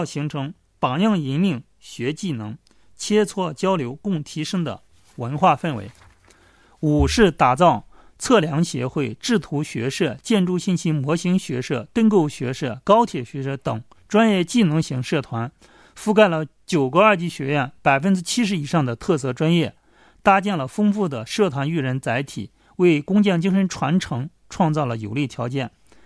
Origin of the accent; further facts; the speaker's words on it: Shaanxi, China; 我觉得一个是咱们陕西人这种这个大秦人这种吃苦的精神